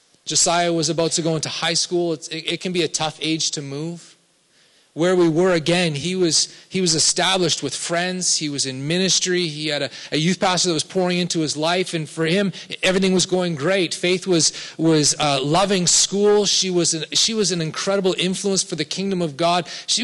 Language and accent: English; Canada; now in San Diego, United States; Most of you know that me and my family were Canadian and we moved here from Toronto.